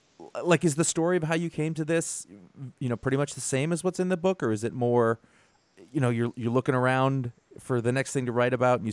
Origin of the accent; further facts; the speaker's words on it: Brunswick, Maine, United States; Brunswick, Maine. Very, okay. Very far removed from that.